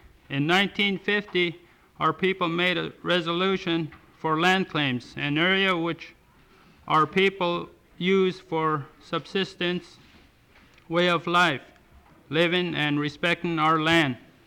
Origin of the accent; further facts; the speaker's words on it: Stevens Village, Alaska, United States; I'm from Stevens Village. I was born and raised here.